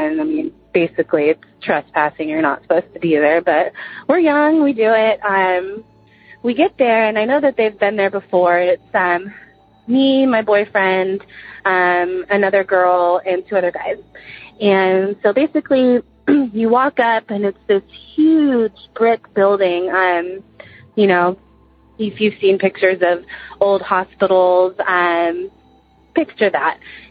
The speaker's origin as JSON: {"language": "English", "town": "Dallas", "region": "Texas", "country": "United States", "said": "I'm from Dallas, Texas."}